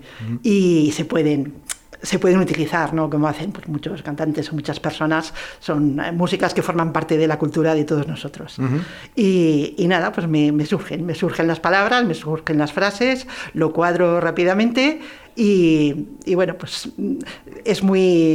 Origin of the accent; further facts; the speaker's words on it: Spain; pues porque soy española